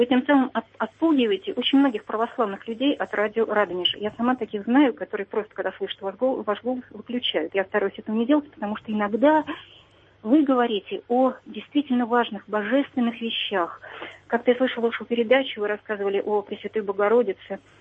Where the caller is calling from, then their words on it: Moscow, Russia; Я из Москвы.